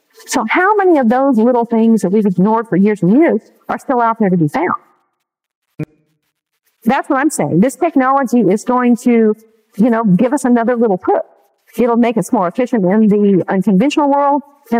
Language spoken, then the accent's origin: English; Oklahoma, United States; I mean, it's just like Oklahoma. I grew up in Oklahoma.